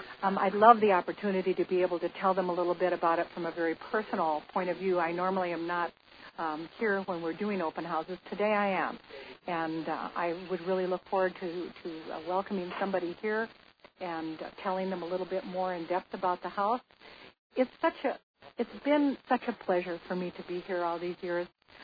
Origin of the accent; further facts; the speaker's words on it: Midwest, United States; I grew up in the Midwest, graduated from the University of Iowa.